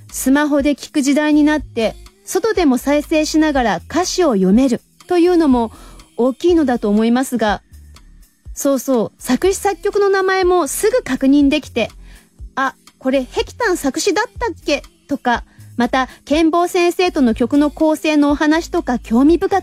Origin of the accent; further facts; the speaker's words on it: Hiroshima, Japan; 我が広島県人の誇りです。